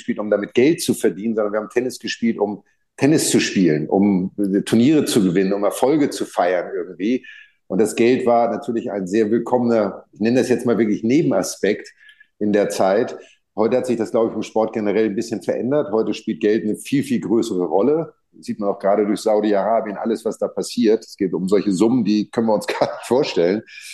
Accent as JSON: {"language": "German", "town": "Elmshorn", "region": "Schleswig-Holstein", "country": "Germany", "said": "Ich komme ja aus Elmshorn, ne? Es ist ja nicht so weit von Hamburg weg"}